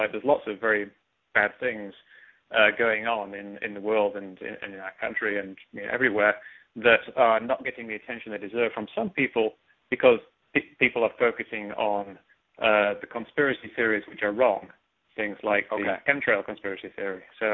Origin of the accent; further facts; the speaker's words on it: England, United Kingdom; moved away as an adult; now in United States; I'm from England. You can probably tell that by my accent. And I came to America about 20 years ago